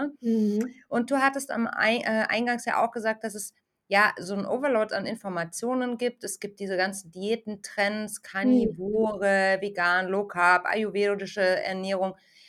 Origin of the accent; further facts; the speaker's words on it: Munich, Bavaria, Germany; Und da freue ich mich jetzt ja als Münchnerin, dass ich ihr höre, dass es wenigstens diesen Vorteil von unserem kalkhaltigen Wasser gibt